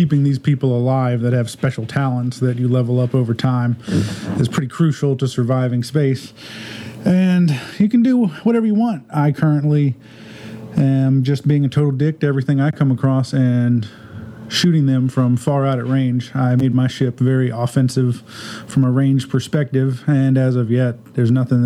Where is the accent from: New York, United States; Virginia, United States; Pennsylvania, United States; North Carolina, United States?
Virginia, United States; from Virginia, and I'm a bit of a RPG sci-fi lover kind of guy.